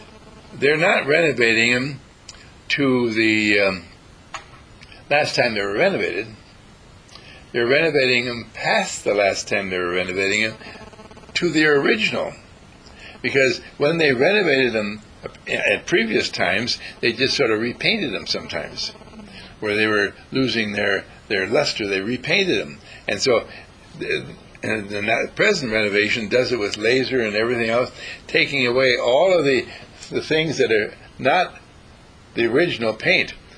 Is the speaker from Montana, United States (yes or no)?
no; Wauwatosa, Wisconsin, United States; I was born in Milwaukee, and then before I was even one, we moved to Wauwatosa.